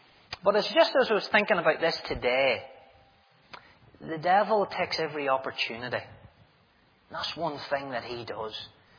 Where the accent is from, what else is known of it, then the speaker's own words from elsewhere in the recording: Market Hill, Northern Ireland, United Kingdom; As I said, I grew up in Market Hill, South Armagh. It's quite a loyal little area. In fact, it's very loyal.